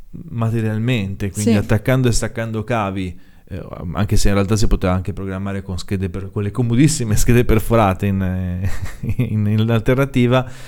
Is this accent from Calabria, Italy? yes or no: no; Liguria, Italy; sempre da ligure